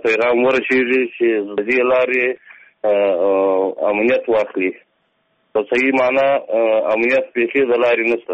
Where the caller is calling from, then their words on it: Zabul, Afghanistan; زه مالی نظرما د زابل ولایت اوسېدونکی یم